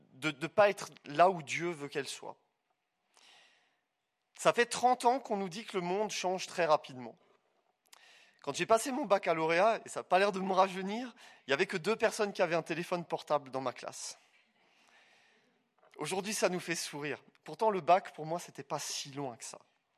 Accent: France; now in Switzerland; moi, en tant que Français qui servait en Suisse

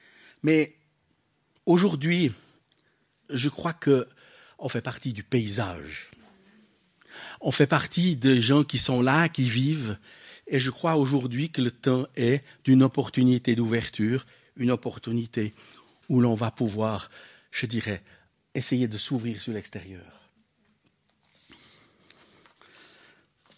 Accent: Vaud, Switzerland; J'attends, on est Suisse, on essaye d'être discret, pas trop faire parler de nous. En plus de ça, on est Vaudois.

